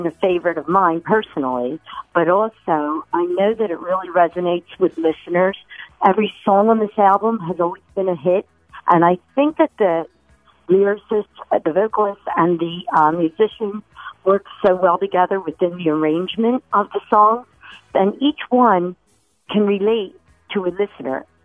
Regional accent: Voorhees, New Jersey, United States; Voorhees, New Jersey.

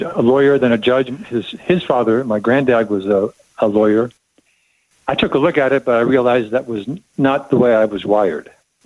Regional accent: Bethesda, Maryland, United States; also born or lived in Washington, D.C.; Well, Cale, I was born in Washington, D.C., actually raised in Bethesda, Maryland, which is just right over the border.

